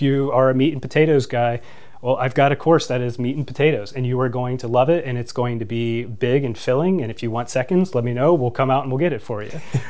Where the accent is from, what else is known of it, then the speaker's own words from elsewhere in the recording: Midwest, United States; this is one of the benefits of growing up in the Midwest